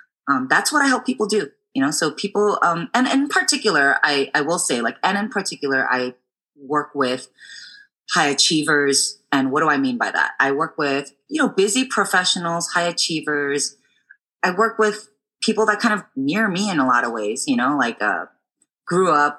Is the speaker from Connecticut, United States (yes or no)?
no; Chicago, Illinois, United States; now in San Francisco, United States; I'm a Korean American daughter of immigrants. I was born and raised in Chicago. I currently live in San Francisco. I've been out here since 2007.